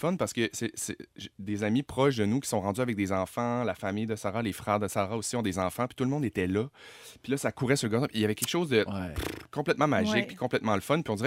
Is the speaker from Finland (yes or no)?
no; Chicoutimi, Quebec, Canada; Non, je viens de Chicoutimi.